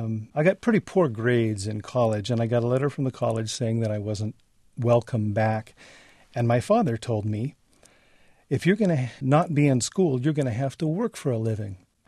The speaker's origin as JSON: {"language": "English", "region": "California", "country": "United States", "tie": "born or raised there", "said": "It's a chorus that I actually listened to when I grew up in Southern California as a little kid."}